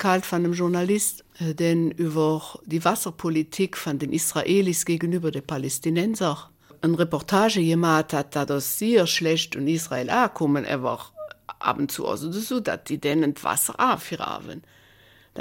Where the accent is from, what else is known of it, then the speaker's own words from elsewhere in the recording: Belgium; Ich sage, ich komme aus Belgien.